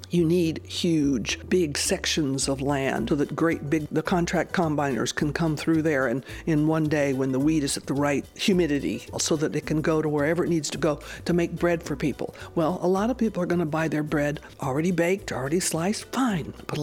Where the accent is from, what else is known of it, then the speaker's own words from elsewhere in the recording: United States; Well, certainly I'm an American, so I've been exposed to all that stuff too.